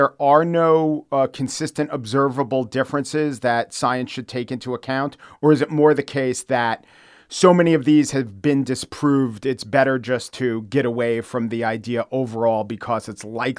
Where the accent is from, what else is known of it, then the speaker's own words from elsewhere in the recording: New York City, New York, United States; As a New Yorker, you probably know.